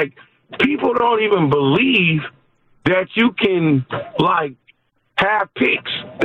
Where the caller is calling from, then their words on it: Oakland, California, United States; from Oakland, California.